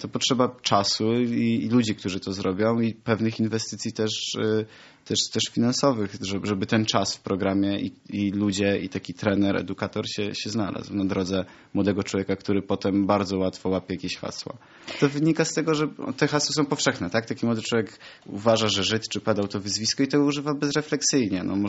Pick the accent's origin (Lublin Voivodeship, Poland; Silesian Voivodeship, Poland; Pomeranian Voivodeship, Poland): Silesian Voivodeship, Poland; ja akurat pochodzę z Górnego Śląska